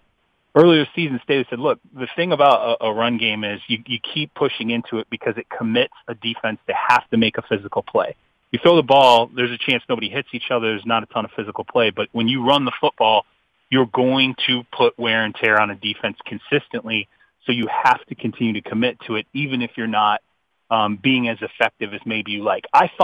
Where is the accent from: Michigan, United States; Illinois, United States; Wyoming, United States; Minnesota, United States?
Michigan, United States; when Joe and I grew up in Michigan